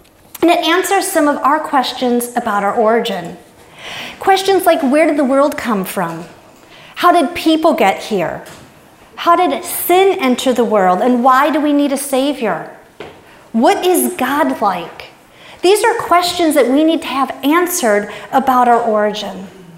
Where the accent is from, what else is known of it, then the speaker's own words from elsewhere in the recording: Chicago, Illinois, United States; born there; I was born on December 12th. In Chicago, Illinois.